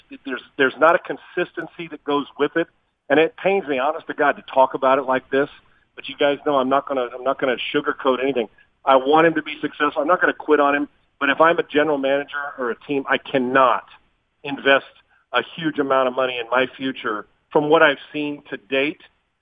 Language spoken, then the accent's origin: English; San Diego, California, United States; also born or lived in Dallas; now in Houston, United States; I'm from San Diego. I live in, you know, I've lived in Dallas. My kids went to school in Dallas. I'm in Houston now.